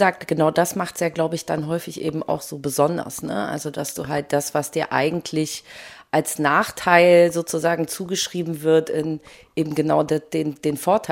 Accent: Pinneberg, Schleswig-Holstein, Germany; wir kommen irgendwie aus Pinneberg und aus dem Rand

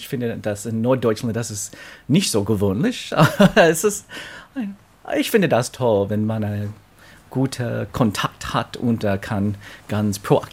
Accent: New York, United States; German is a second language; Ich komme aus New York, ich will immer meine Heimatstadt lieben

